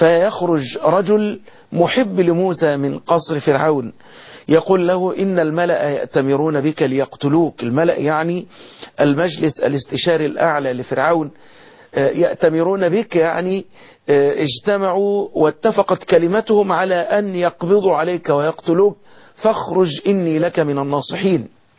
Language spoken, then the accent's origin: Arabic; Egypt; بلدنا مصر